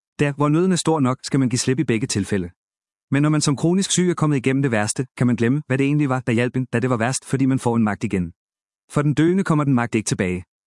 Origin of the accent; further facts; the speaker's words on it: Aarhus, Central Denmark Region, Denmark; Det kvarter, jeg voksede op i Aarhus, var meget socialt opdelt